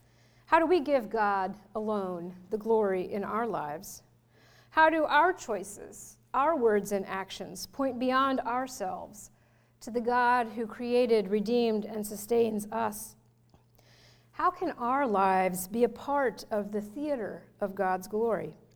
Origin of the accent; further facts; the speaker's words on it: Lancaster, Pennsylvania, United States; As many of you know, I grew up in Lancaster